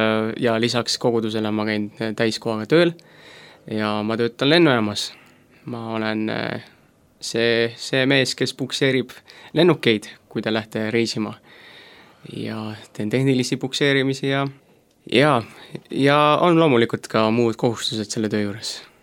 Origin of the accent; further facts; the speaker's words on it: Koeru, Järva County, Estonia; Ja, me oleme mõlemad pärit Koerust.